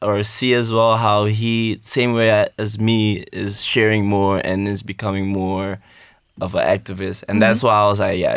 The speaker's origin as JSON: {"language": "English", "country": "Curaçao", "said": "I'm from Curaçao, 23 years old."}